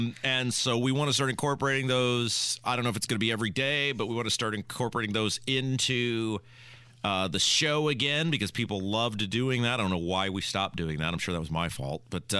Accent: United States; we are doing our part as we always do because we are American patriots

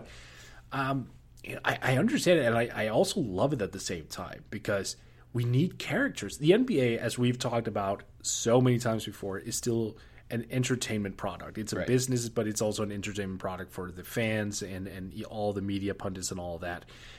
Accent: Denmark; English is a second language; I'm from Denmark, man. I don't have, you know

